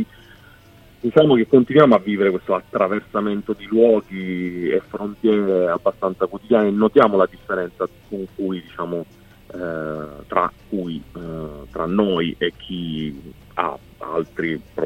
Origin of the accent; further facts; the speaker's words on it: Sicily, Italy; fa parte della nostra storia, sia come italiani che come siciliani